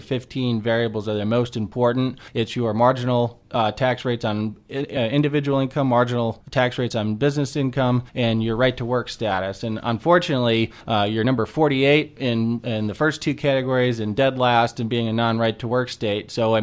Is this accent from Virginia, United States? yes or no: yes; Virginia, United States; and my home state of Virginia now at number three.